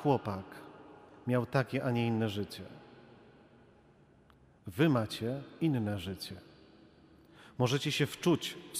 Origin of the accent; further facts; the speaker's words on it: Warsaw, Masovian Voivodeship, Poland; Kiedy spotkałem moich kumpli z Targówka, bo tutaj się wychowałem na Targówku.